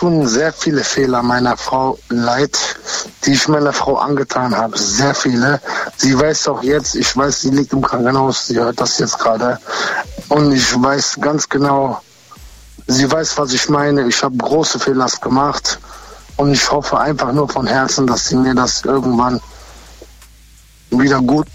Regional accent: North Macedonia; ich komme aus Mazedonien, aber ich habe französischen Namen.

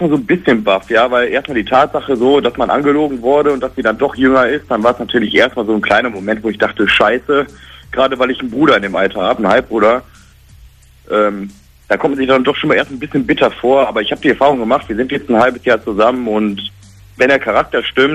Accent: Remscheid, North Rhine-Westphalia, Germany; Ich komme aus Remscheid.

